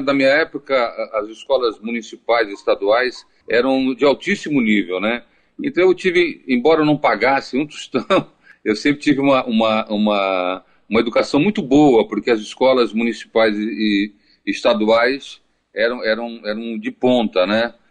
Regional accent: Santos, São Paulo, Brazil; Nasci na Vila Belmiro, fui criado num bairro ao lado, né, no Campo Grande, né?

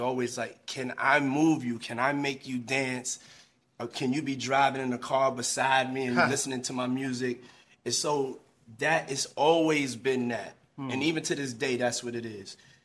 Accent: New York City, New York, United States; And so growing up in the Bronx, having that blessing to be able to, to be able

